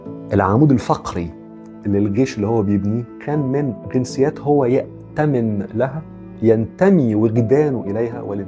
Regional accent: Egypt; لكن هو رأيه أصلا فينا كمصريين لم يكن أعظم رأيه

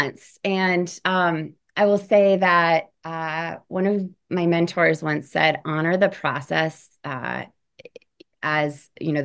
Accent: Illinois, United States; Well, if I'm being honest, I'm from Illinois

